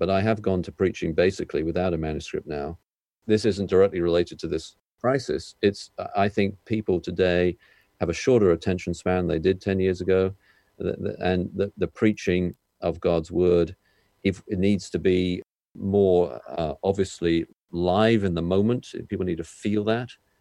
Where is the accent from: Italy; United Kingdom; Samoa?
United Kingdom; obviously I'm British